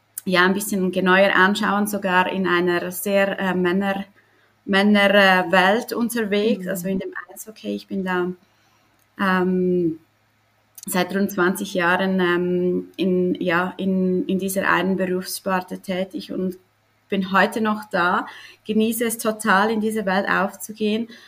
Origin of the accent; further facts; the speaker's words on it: Switzerland; ich komme aus der Schweiz.